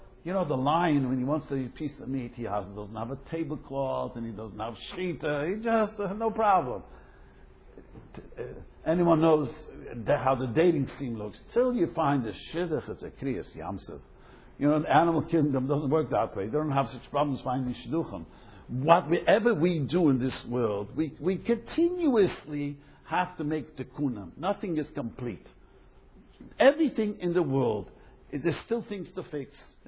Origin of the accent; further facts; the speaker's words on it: United States; I'm not into sports. I grew up in America.